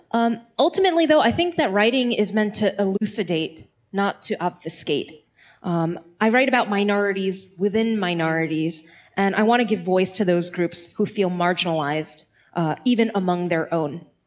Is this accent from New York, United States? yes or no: yes; Queens, New York, United States; So as many of you know, I'm from Queens, born and raised.